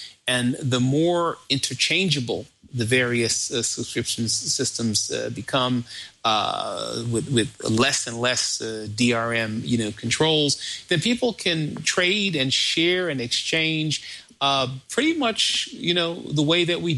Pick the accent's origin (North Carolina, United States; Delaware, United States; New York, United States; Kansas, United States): New York, United States; I'm originally from New York, so.